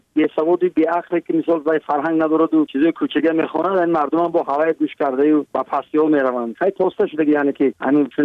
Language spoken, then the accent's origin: Persian; Tajikistan; برای وطنم، برای تاجیکستان عزیزم